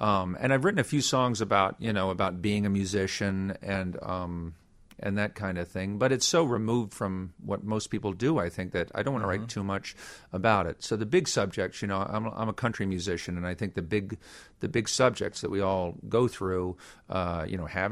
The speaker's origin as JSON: {"language": "English", "region": "Virginia", "country": "United States", "tie": "born or raised there", "also_born_or_lived": "Pennsylvania / North Carolina", "said": "Yeah, I grew up in, I was born in Pennsylvania, but I mainly grew up in Virginia, North Carolina, and we moved around a lot to little towns."}